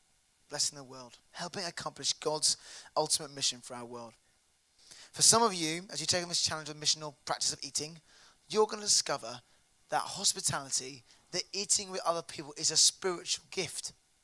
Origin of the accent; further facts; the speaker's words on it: South East England, United Kingdom; now in Brighton, United Kingdom; I guess I was brought up in Buckinghamshire, and when we do eat with together, it's kind of dinner parties.